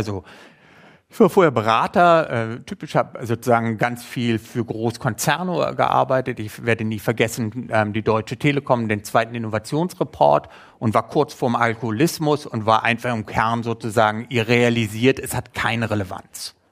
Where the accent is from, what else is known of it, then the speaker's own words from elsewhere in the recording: Kazakhstan; Ich komme aus Kasachstan und das ist gut so